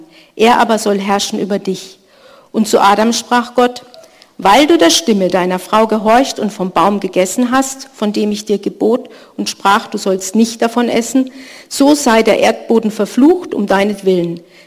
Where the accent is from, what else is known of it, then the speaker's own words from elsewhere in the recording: Munich, Bavaria, Germany; Karfreitag, ich bin ja in München aufgewachsen